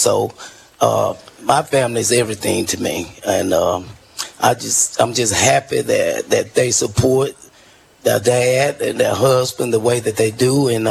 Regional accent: Sylacauga, Alabama, United States; I am so proud to say that I'm from Silicaga, Alabama.

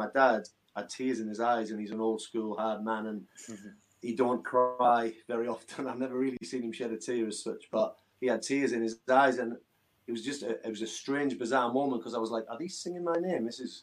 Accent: Hartlepool, North East England, United Kingdom; apart from obviously Bournemouth and maybe my hometown Hartlepool, Chesterfield's my next favourite club, 100%.

